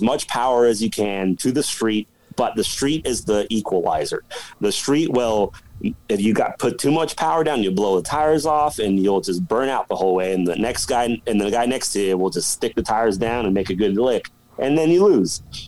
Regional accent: Oklahoma City, Oklahoma, United States; I grew up street racing in Oklahoma City, right?

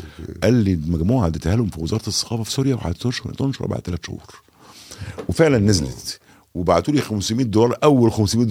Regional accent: Alexandria, Alexandria Governorate, Egypt; انا من اسكندريه وشغال في الترسانه البحريه

